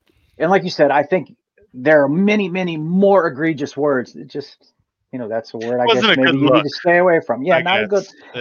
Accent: Virginia, United States; I am from Virginia, born and raised in Virginia. I've been around a long time.

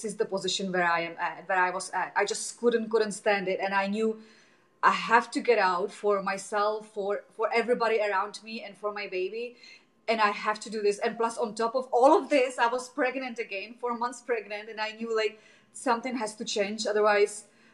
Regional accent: Czechia; And I'm originally from Czech and I want to go there as often as I can. And all my family is back in there.

